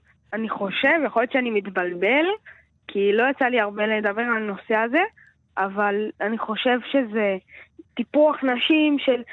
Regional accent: Tel Aviv, Tel Aviv District, Israel; אני מתל אביב, בן 11 וחצי, עולה לכיתה וב.

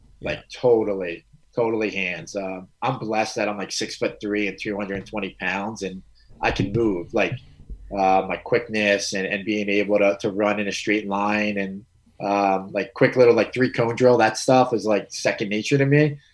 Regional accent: United States; if they would rank me on hands because I'm American, I'd be like 22.

